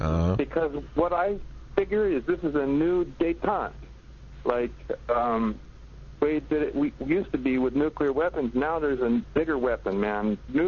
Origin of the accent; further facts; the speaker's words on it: San Luis Obispo, California, United States; I'm from San Luis Obispo, California.